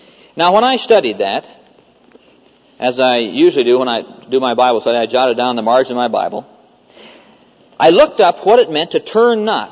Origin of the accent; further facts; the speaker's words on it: Neola, Iowa, United States; I mean, I come from Neola High School. 900 people in the whole town. My graduating class, there were 14 people, 12 boys and 2 girls.